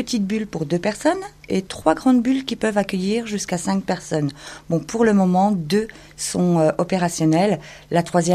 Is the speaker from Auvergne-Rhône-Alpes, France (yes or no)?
no; Belfort, Bourgogne-Franche-Comté, France; now in Raon-l'Étape, France; En fait, nous, nous sommes franc-comtois, nous venons de Belfort, Montbéliard.